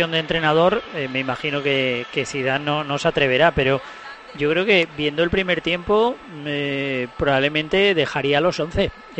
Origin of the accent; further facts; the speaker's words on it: Oviedo, Asturias, Spain; Yo, del de Oviedo.